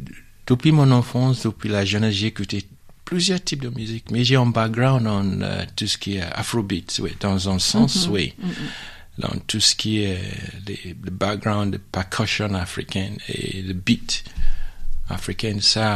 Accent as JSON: {"language": "French", "country": "Nigeria", "second_language": "French", "said": "Je suis d'origine nigérienne. Je suis de Nigeria. C'est un pays anglophone en Afrique de l'Ouest. Mm-hmm. Mais je suis français aussi depuis un certain temps."}